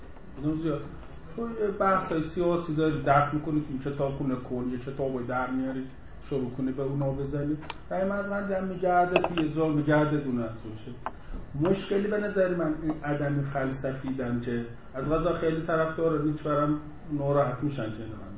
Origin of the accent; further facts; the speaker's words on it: Isfahan, Iran; میگم تو تبریزی من اصفهانیم